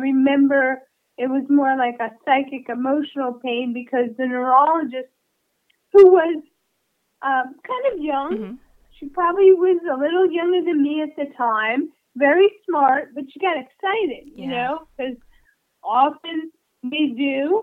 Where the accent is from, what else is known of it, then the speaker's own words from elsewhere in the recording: Florida, United States; I'm in California. I was raised in Florida, and that's where my parents were.